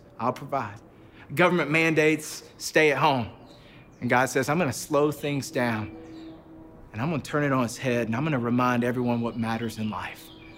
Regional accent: Georgia, United States; And I'm like, no way, like we're from Georgia. And he said, I'm from Gwinnett. And I'm like, no way, we're from Gwinnett.

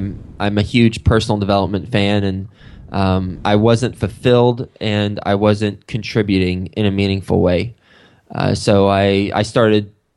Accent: Texas, United States; moved away as an adult; also born or lived in New York City; my background is that I'm from Texas originally, went to Texas Tech University, and then graduated from there and went straight to New York City. So I went from cows and cotton to skyscrapers and pavement

